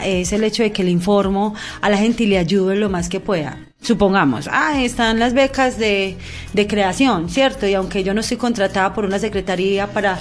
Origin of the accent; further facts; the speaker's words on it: Cereté, Córdoba, Colombia; born there; Nací en Cerete y fui criada acá, por eso no tengo acento costeño, mija.